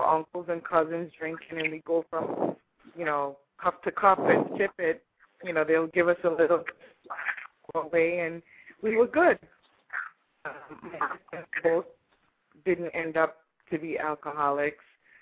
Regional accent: Jamaica; You know, I'm from the Caribbean. In Jamaica, we do something similar.

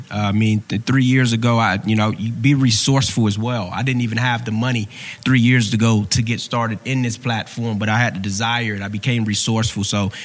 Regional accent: Miami, Florida, United States; I mean, I grew up in Liberty City in Miami. If you ever seen First 48, that's the neighborhood they in when they come to Miami.

